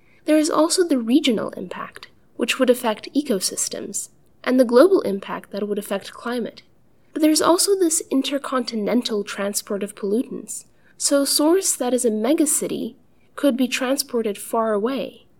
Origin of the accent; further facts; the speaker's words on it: Manila, Metro Manila, Philippines; I grew up in the Philippines, in Manila, and Manila is a very, very polluted city. It's one of the worst megacities.